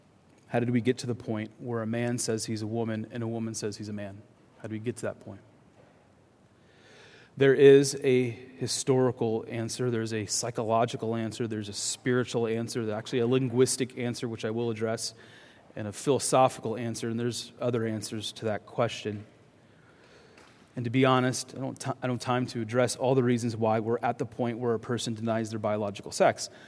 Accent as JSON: {"language": "English", "town": "Cedar Rapids", "region": "Iowa", "country": "United States", "tie": "born there", "said": "I was born in 1981 in Cedar Rapids, Iowa, at St. Luke's Hospital."}